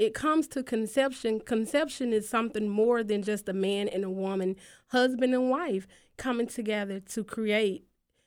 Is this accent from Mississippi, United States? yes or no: yes; Tupelo, Mississippi, United States; I'm from Tupelo, Mississippi.